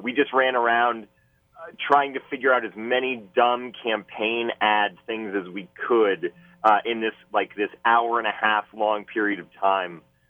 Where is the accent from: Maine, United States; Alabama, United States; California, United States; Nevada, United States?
Maine, United States; the writers who know I'm from Maine made me make fun of Maine in that stump speech